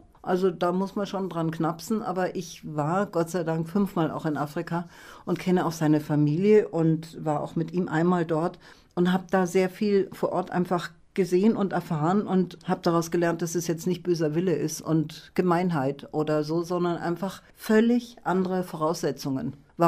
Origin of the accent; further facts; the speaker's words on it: Germany; Und ich bin Deutsche und wir sind seit 16 Jahren zusammen.